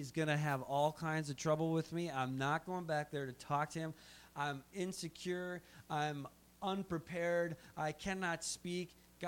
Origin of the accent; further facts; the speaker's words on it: Minnesota, United States; I'm from Minnesota, I understand how winter is.